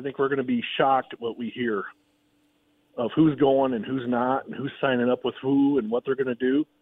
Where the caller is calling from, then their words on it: Le Mars, Iowa, United States; Calling from Lamars, Iowa.